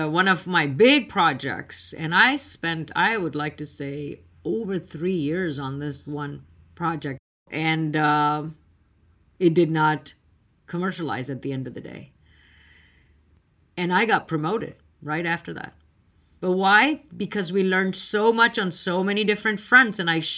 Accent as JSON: {"language": "English", "country": "India", "moved": "as an adult", "lives_now": "United States", "said": "I was on the East Coast. I came from India."}